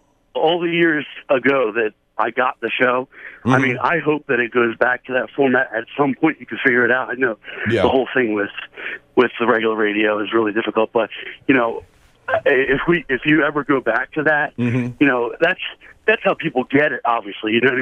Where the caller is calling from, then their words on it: New Jersey, United States; New Jersey.